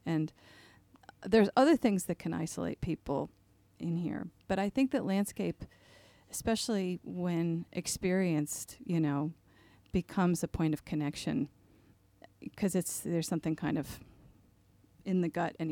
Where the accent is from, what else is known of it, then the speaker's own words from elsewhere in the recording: New York, United States; I'm from the United States, and I come from the Hudson Valley, and we have … we have, you know, these great mountains, and we have the Adirondacks